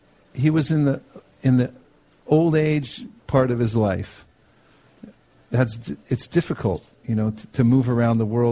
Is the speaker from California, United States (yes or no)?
yes; California, United States; I grew up around the San Francisco Bay Area